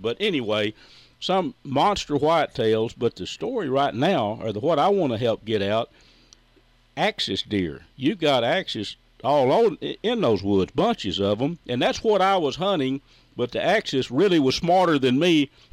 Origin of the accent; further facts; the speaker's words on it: Texas, United States; now, I was raised in Red River County as the duck flies, we figure, 6.5-7 miles from Mike and Lori's.